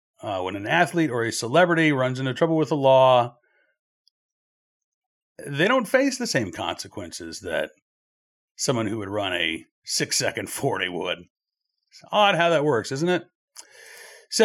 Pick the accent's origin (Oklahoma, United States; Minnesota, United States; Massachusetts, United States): Oklahoma, United States; Oklahoma City; I mean, I grew up in Oklahoma City in the 1980s. I went to school in Norman, Oklahoma, home of the University of Oklahoma.